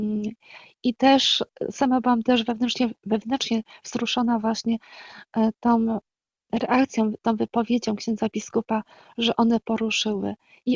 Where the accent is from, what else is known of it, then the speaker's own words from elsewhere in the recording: Gostyń, Greater Poland Voivodeship, Poland; now in Ostrów Wielkopolski, Poland; mieszkam w Ostrowie, ale żeby uspokoić ewentualne nastroje, mówiąc żartem, pochodzę z Gostynia, tam się urodziłam w Gostyniu właśnie